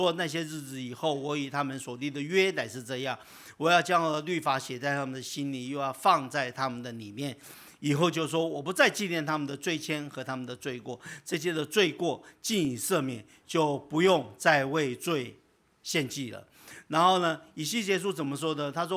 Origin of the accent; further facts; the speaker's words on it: Taiwan; 可是你看我们台湾人